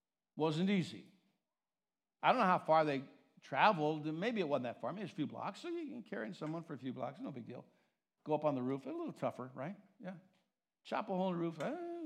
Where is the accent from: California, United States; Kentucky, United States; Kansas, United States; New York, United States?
California, United States; Oh, it's so cold. I'm from California. This is so cold.